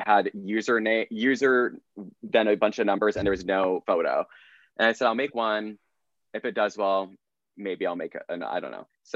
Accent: Indiana, United States; And the weird thing was too, it's so I grew up in Northern Indiana when Mike Pence was the governor.

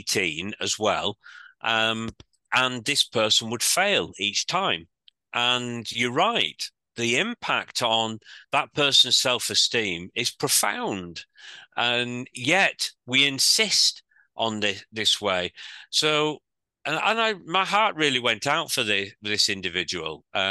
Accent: Bradford, Yorkshire and the Humber, United Kingdom; also born or lived in Manchester; living in Manchester for a time, and I was on a team in Manchester, but I wanted to come back to my hometown, which was Bradford, for Christmas.

